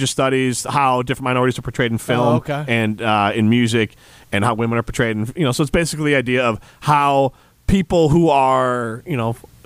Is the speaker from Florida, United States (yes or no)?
no; Milwaukee, Wisconsin, United States; at 16, I grew up in the Milwaukee area, so I didn't have that Lakers versus Minnesota hate and rivalry kind of built up.